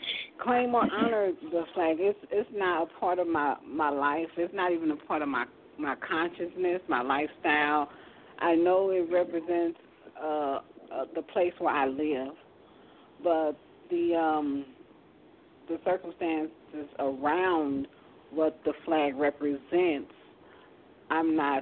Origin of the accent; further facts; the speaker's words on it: United States; I was born here in America. I speak English. I was raised, of course, here, so I have adopted the American culture.